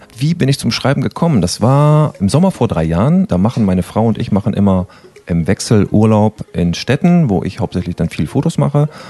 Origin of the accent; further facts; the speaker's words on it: Lower Saxony, Germany; born there; now in Bußdorf, Germany; ich bin gebürtig aus Niedersachsen, wohne aber seit 1991 in Schleswig-Holstein, bin damals nach Jagel gezogen und von dort aus, als ich meine Frau kennengelernt hatte, sind wir dann von da aus nach Bußdorf gezogen. Wir wohnen jetzt also in Bußdorf